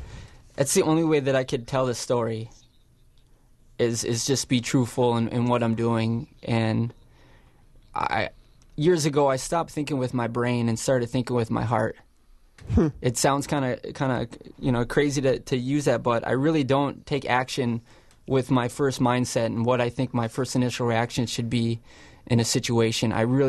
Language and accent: English; Turtle Mountain Reservation, North Dakota, United States; also born or lived in Grand Forks; I grew up on the Turtle Mountain Reservation, and I moved back and forth to Grand Forks, North Dakota, where they had the big issue there of the North Dakota Fighting Sioux logo.